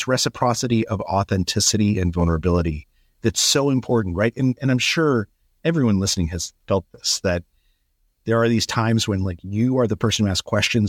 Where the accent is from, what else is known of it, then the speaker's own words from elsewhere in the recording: Albuquerque, New Mexico, United States; So I grew up in Albuquerque.